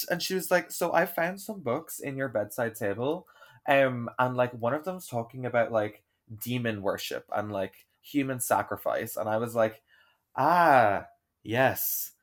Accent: Ireland; accent: Irish; if you've heard me when I'm living in Ireland or after I've been on the phone to my grandmother, my accent is very Irish.

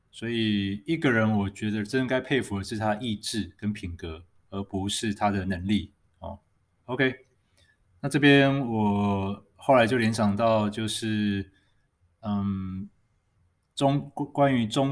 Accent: Taiwan; 所以，我认为我们台湾人民就抱着一个不怕战争、不避战的心态。

